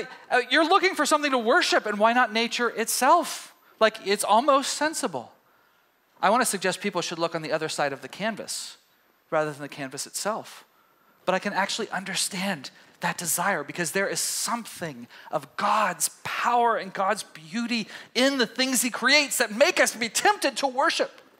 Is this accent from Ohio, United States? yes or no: no; Texas, United States; now in Oregon, United States; I've been here for 17 years, and I haven't gotten over it. I came from East Texas, which is actually quite lovely.